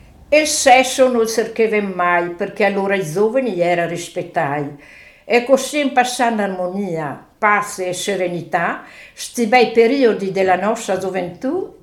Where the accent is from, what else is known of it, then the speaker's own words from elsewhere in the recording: Besenello, Trentino-Alto Adige, Italy; Sì, sì, sì, sono da Besenelle, è sempre laurea in campagna.